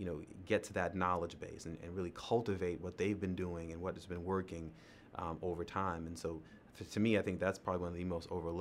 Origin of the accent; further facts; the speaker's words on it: White Plains, New York, United States; moved away as an adult; now in Charlotte, United States; I'm originally from White Plains, New York, a city right outside the Bronx, Westchester County, area code 914, man, born and raised.